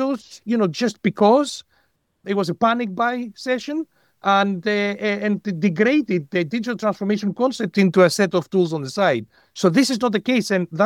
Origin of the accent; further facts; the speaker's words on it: Greece; English is a second language; now in Scotland, United Kingdom; I'm come from Greece. I completely understand, you know, we're very close culturally with Italy. But, you know, I live in UK, in Scotland.